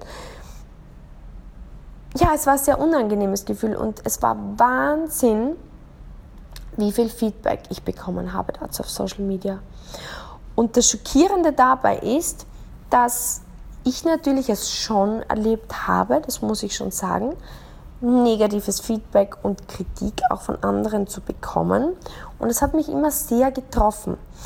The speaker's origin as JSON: {"language": "German", "country": "Austria", "tie": "born or raised there", "said": "Ich bin in Österreich aufgewachsen. Ich bin ein 80er-Jahre-Kind. Ich bin in den 90er-Jahren in die Schule gegangen. Ich habe maturiert."}